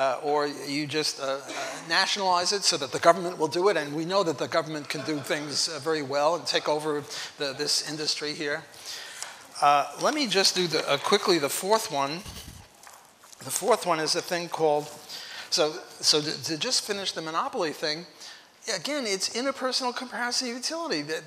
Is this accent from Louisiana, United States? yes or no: yes; New Orleans, Louisiana, United States; Well, I come from New Orleans.